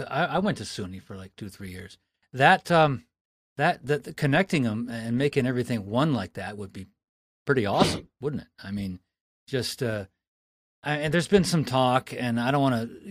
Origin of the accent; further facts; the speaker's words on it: Plattsburgh, New York, United States; I mean, I'm from Plattsburgh. I graduated Beekmantown in 77, so I have serious ties. I grew up on the Wallace Hill Road, actually, just so you know.